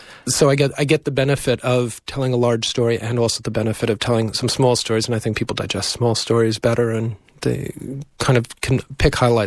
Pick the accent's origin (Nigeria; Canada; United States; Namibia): United States; because I'm American, and I didn't want to make it a wholly American book.